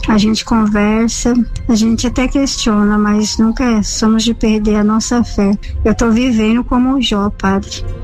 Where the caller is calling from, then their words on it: São Paulo, Brazil; aqui, sou aqui de São Paulo.